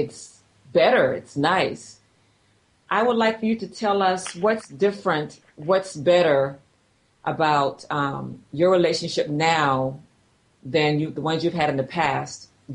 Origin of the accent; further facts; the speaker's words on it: Charleston, South Carolina, United States; Johnny is my homeboy, of course, because I am from Charleston, South Carolina.